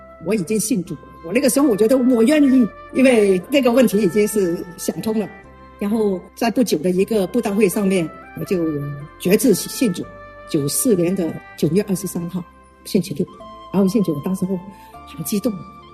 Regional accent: Guangzhou, Guangdong, China; now in Vancouver, Canada; 我来自中国广州。

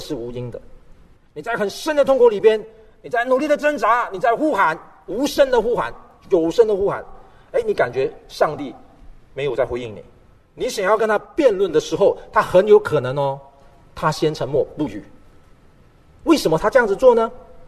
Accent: East Malaysia, Malaysia; 因为我从小是在乡村长大，我确实是一个三八小孩，我在东马来西亚的乡村的里边

